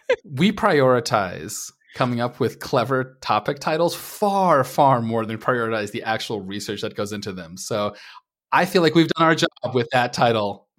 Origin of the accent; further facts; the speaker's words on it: Minnesota, United States; As a Minnesotan, I was just going to say, I am skeptical of your DC swamp winter.